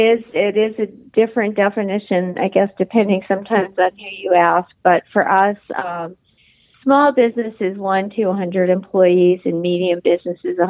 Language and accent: English; Northport, New York, United States; Okay, yeah, I grew up in Northport, New York, which is about halfway out on Suffolk County in Long Island.